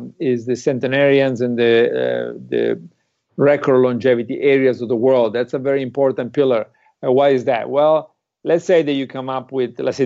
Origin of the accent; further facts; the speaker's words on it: Italy; English is a second language; So, for example, I'm from Italy.